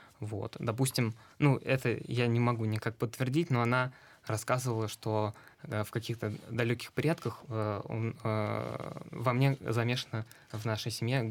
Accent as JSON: {"language": "Russian", "town": "Volgograd", "region": "Volgograd Oblast", "country": "Russia", "said": "Да, сам я из Волгограда."}